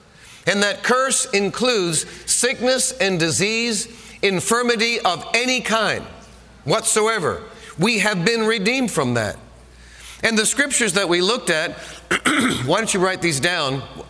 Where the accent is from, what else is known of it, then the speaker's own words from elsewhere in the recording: Northeast, United States; I do remember growing up in the Northeast